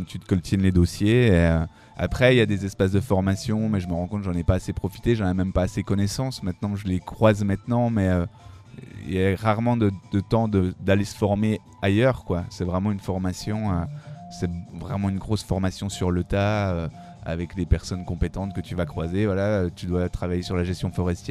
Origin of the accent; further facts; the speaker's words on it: Étival, Bourgogne-Franche-Comté, France; Donc moi, je viens du Haut-Jura, une petite commune qui s'appelle Étival. C'est une petite commune de 300 habitants.